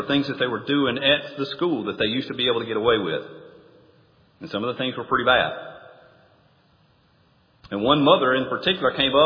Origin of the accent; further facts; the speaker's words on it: Mississippi, United States; I can remember growing up in May. May is when we cut our hay in South Mississippi.